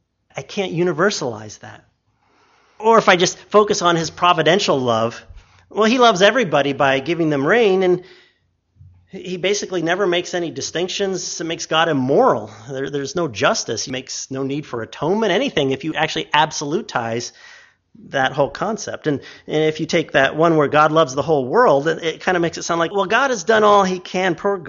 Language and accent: English; Idaho, United States; I might do all sorts of things for the benefit of my home state, and I might even risk my neck to preserve some of the freedoms and actively demonstrate my loving of Idaho